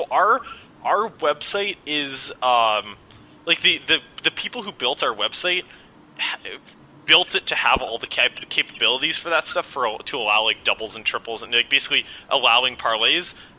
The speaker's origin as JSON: {"language": "English", "country": "Canada", "said": "I'm Canadian"}